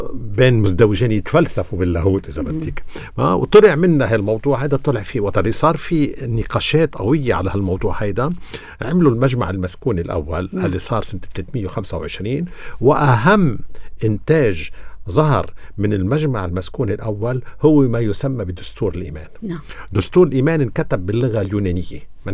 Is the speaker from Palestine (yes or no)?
no; Lebanon; نحن لبنانية